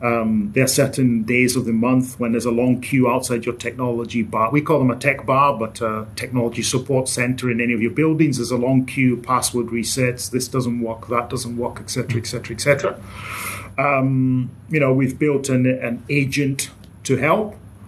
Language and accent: English; Nigeria; So I grew up in Nigeria. I'm part Scottish, part Nigerian. So I did my primary education in Nigeria.